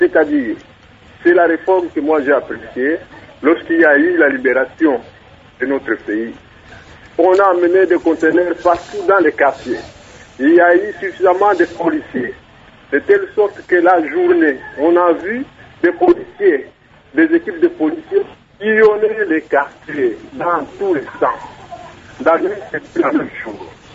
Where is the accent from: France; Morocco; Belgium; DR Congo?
DR Congo; Kinshasa; on a vécu, on a grandi à Kinshasa